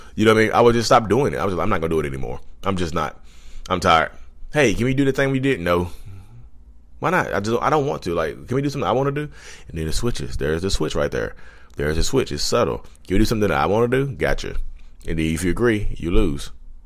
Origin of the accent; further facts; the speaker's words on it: Reidsville, North Carolina, United States; You know, I'm from Reedsville, North Carolina.